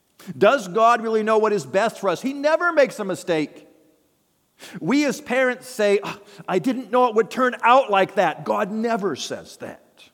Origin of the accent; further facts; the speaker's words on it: Washington, United States; I grew up in Washington State, and in the wintertime, the weather would turn rainy and sometimes snowy.